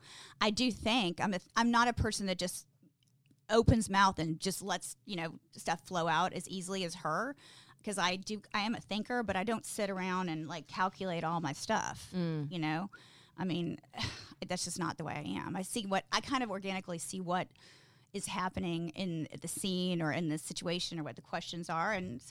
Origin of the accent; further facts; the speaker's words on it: Texas, United States; I'm a little vain. I'm from Texas.